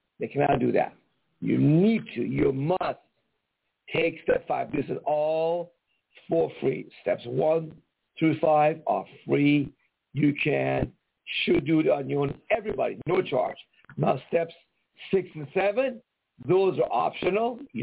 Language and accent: English; Iran; English is a second language; now in United States; I can tell you an immigrant, we have an accent like I'm from Iran.